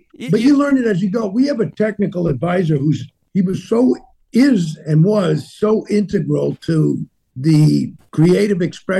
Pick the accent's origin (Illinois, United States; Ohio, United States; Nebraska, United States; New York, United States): New York, United States; New York City; Like they really make a great crust. I grew up in New York City, and that's probably why I like New York pizza.